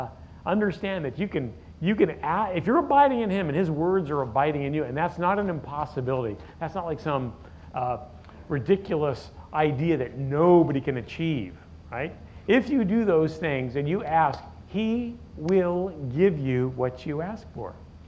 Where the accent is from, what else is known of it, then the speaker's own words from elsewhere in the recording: Placentia, California, United States; I'm from, I guess, Los Angeles, if you want to get real specific. I'm from Placentia in North Orange County, 20 minutes from Disneyland is the marker.